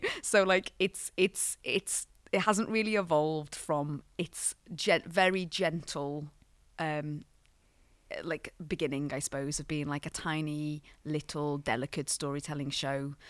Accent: Liverpool, North West England, United Kingdom; now in Scotland; I'm a Scouser, and Scousers, and I lived in Glasgow

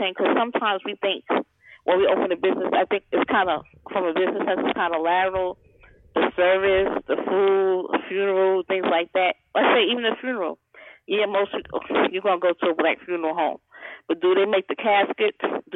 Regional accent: New York, United States; coming from an urban environment, like I said, I'm from New York. You know, I never thought about that, but I moved down here and my family, you know, they live in South Carolina.

